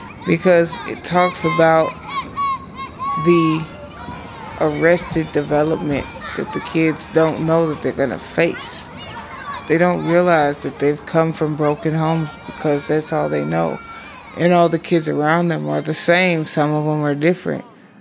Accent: Kansas City, Missouri, United States; now in Seattle, United States; I'm from Kansas City, and I've been here in Seattle for about 13, 14 years.

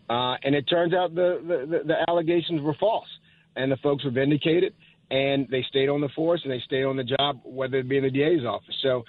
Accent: New Orleans, Louisiana, United States; born there; I was born in New Orleans, went to Woodward Academy for 12 years, which used to be Georgia Military Academy

